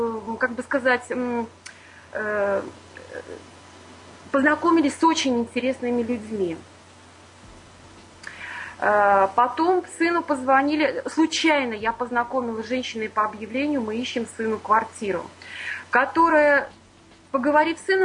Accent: Latvia; я из Латвии. Так, и вопрос у меня такой. Мне 14 июля исполнилось 52 года.

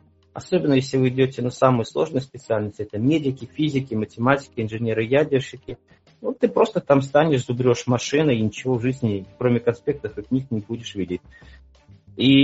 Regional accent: Belarus; И белорусский язык я не любил, хотя я белорус, и мне не нравился.

